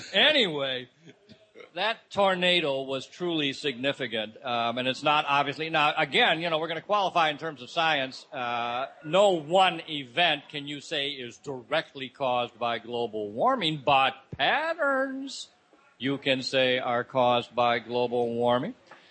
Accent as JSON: {"language": "English", "town": "St. Louis", "region": "Missouri", "country": "United States", "tie": "born or raised there", "said": "This is kind of special to me because I was raised in St. Louis, right outside St. Louis."}